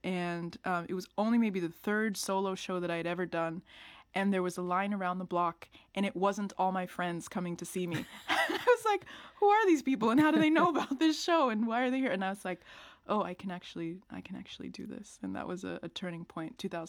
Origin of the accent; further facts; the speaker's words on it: Brooklyn, New York, United States; moved away as an adult; also born or lived in Germany; now in San Francisco, United States; Germany first. Briefly, we were there not for very long, and then to the States, where I grew up. I grew up in Brooklyn.